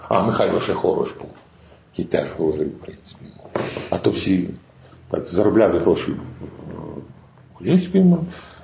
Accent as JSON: {"language": "Ukrainian", "town": "Uman", "region": "Cherkasy Oblast", "country": "Ukraine", "said": "Я сам з Уманщини. Так, я ще Каштини, Уманський гайдамак."}